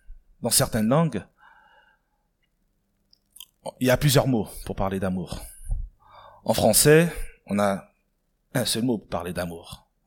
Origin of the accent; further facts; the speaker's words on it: Gabon; Moi, je suis originaire du Gabon